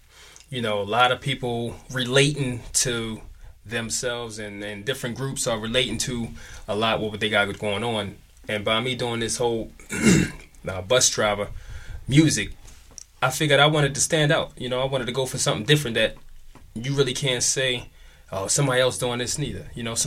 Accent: North Carolina, United States; now in Baltimore, United States; Yeah, I'm from North Carolina.

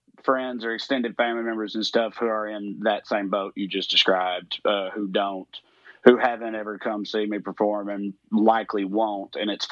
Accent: Salina, Kansas, United States; My like closest friends from growing up in Salina are still my very good friends to this day.

